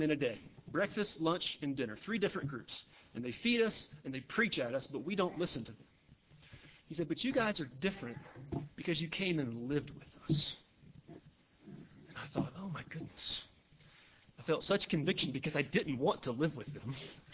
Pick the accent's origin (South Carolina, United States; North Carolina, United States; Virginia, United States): South Carolina, United States; I'd never been to a large city bigger than Atlanta before. I grew up in South Carolina.